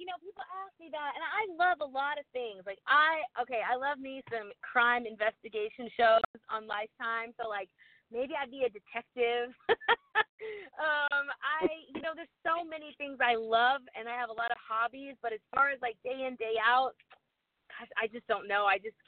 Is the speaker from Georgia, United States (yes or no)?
yes; Georgia, United States; I grew up in Georgia, grew up in the middle of nowhere, Georgia. It's not the middle of nowhere now. It's really built up, and I grew up in Forsyth County, Georgia